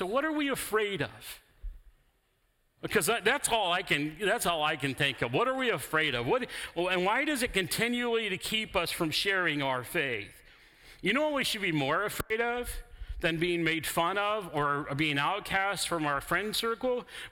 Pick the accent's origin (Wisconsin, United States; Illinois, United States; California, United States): Illinois, United States; Chicago; I grew up in Chicago.